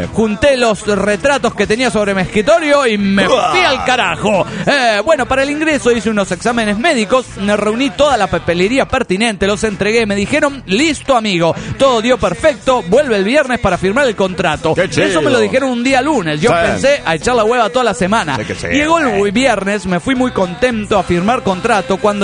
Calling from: Tucumán, Argentina; de Tucumán.

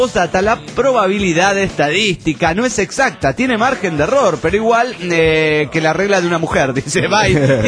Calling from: Juliaca, Puno, Peru; de Juliaca, Perú.

